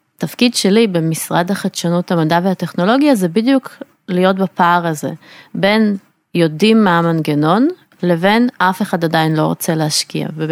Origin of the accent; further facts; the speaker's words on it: Ukraine; now in Israel; אז אני נולדתי וגדלתי באוקראינה, והייתי חלק מאותו גל עלייה גדול של שנות ה-90